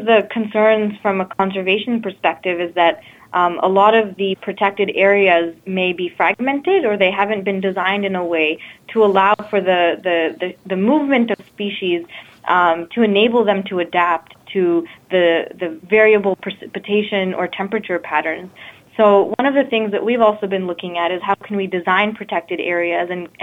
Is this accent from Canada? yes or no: no; India; I'm originally from India, and I've been watching very closely what's happening there